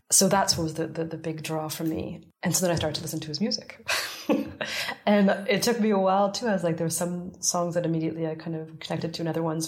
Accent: Canada; I grew up in Canada.

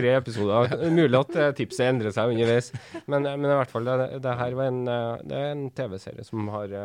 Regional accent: Namsos, Trøndelag, Norway; selv om det her foregår i et annet miljø enn det jeg er vant med fra Namsos

